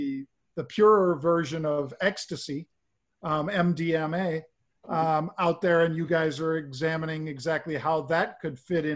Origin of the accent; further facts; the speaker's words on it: California, United States; now in Chicago, United States; I grew up in the Bay Area, by the way, okay.